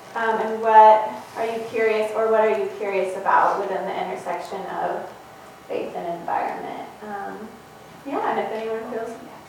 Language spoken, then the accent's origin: English; Washington, United States; I grew up in just outside Seattle on Snoqualmie, Muckleshoot, and Duwamish lands, and now currently live on Duwamish lands.